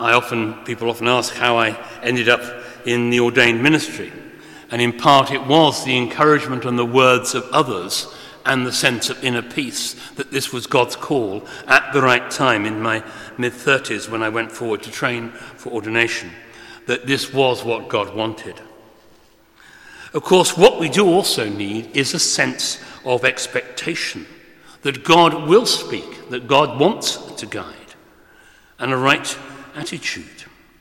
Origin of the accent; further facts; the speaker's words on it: Coventry, West Midlands, United Kingdom; I come from Coventry in the West Midlands and I've had many rude jokes made about where I come from.